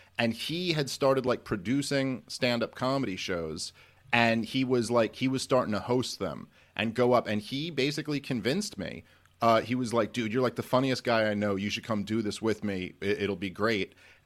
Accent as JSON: {"language": "English", "town": "Brooklyn", "region": "New York", "country": "United States", "said": "I'm a Jew from Brooklyn, and that was just like the thing to be."}